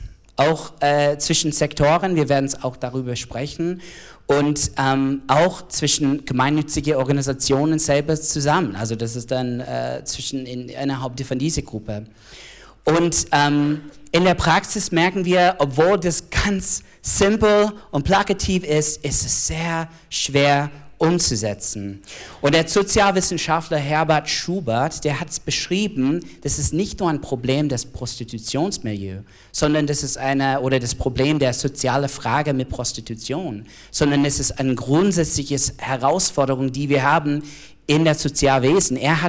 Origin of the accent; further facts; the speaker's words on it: United States; German is a second language; moved away as an adult; now in Germany; Nee, also ich komme aus den USA und in 2010, ich und meine Frau sind nach Deutschland gekommen